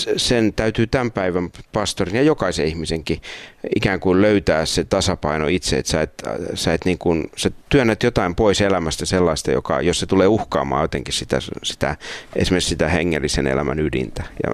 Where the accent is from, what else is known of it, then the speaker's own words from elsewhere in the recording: Seinäjoki, South Ostrobothnia, Finland; also born or lived in Pihtipudas / Pieksämäki; mä oon syntynyt Pihtiputaalla ja sitten isä oli silloin pastorina ensin tuolla Pieksämäellä, tai saarnaaja hän oli silloin. Mutta sitten vuonna 70 taisi olla se siirtyminen Seinäjoelle, jolloin hän meni sinne saarnaajaksi, sieltä mulla on ensimmäiset muistikuvat.